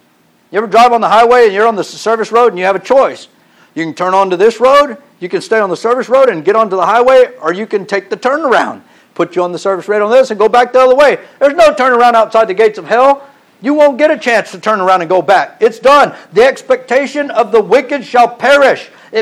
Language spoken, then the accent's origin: English; Texas, United States; I'm from Texas. I'm used to the heat. I grew up in South Texas. It's 109 in June.